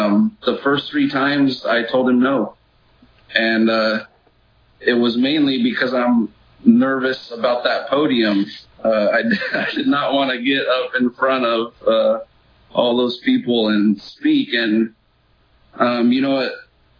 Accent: Visalia, California, United States; I'm from Visalia. I was born and raised here.

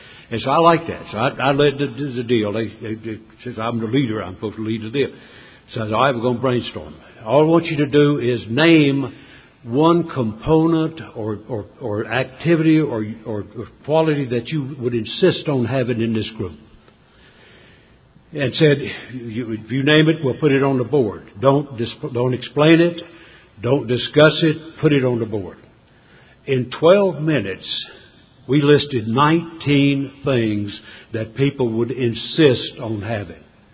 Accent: North Carolina, United States; I'm from North Carolina. We don't talk fast. We don't even think fast.

